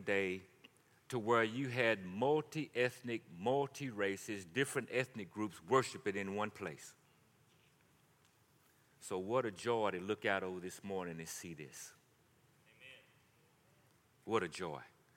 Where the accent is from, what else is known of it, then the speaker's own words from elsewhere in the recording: Shelbyville, Tennessee, United States; I'm from Shelbyville, Tennessee, 45 minutes from where Nathan Bedford Forrest started the Ku Klux Klan. I grew up to where I had to sit in the balcony seats, couldn't sit below.